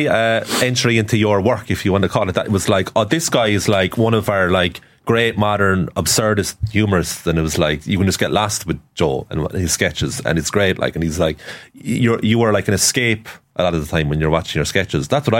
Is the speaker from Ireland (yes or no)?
yes; Cork, Munster, Ireland; I'm Cork.